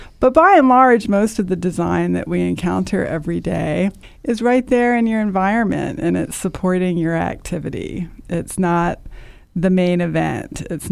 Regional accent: Baltimore, Maryland, United States; I grew up in Charles Village near the Hopkins Homewood campus

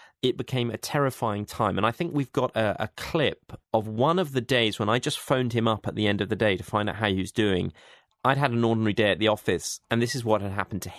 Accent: England, United Kingdom; me as an Englishman

